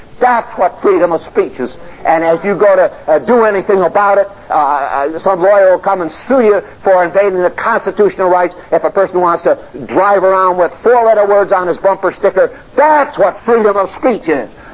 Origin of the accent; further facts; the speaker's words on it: Connecticut, United States; also born or lived in Maine; I'm a Yankee. I was born in Maine, raised in Connecticut. When I was 17, in the middle of the World War, I enlisted in the Marine Corps.